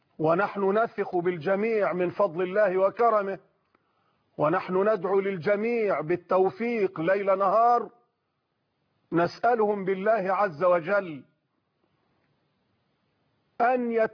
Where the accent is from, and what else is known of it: Egypt